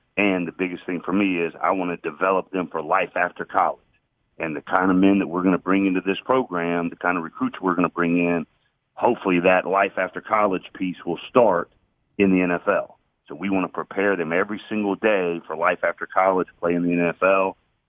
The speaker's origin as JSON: {"language": "English", "town": "Atlanta", "region": "Georgia", "country": "United States", "said": "She fell in love with me once she found out I was from Atlanta."}